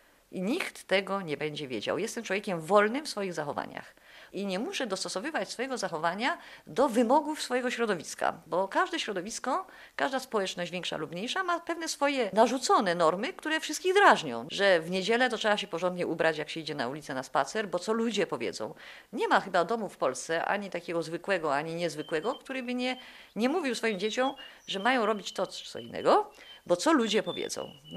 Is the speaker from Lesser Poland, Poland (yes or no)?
yes; Kraków, Lesser Poland, Poland; Ja się wychowałam w Krakowie, w domu, w dużym ogrodzie